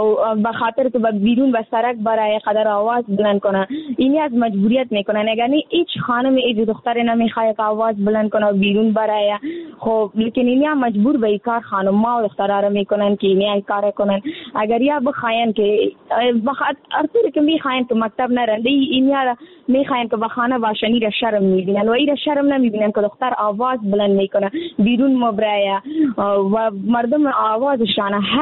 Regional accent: Afghanistan; در جامعه همه ما افغان هستیم

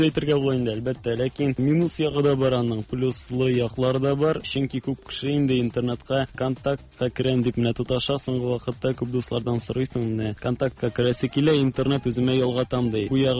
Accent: Baltasi, Tatarstan, Russia; Мин үзем Балтач районы кешесе инде. Балтачта тудым 86 елда.

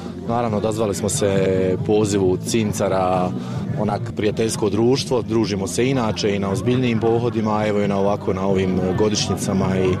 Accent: Tomislavgrad, Federation of Bosnia and Herzegovina, Bosnia & Herzegovina; Došli smo iz Tomislavgrada, supruga i dvoje djece.

